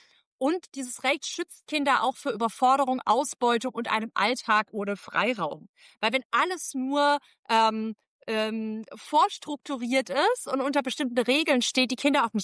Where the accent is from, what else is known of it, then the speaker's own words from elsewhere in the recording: Swabia, Germany; wo ich herkomme, im Schwäbischen sagt man anschuggele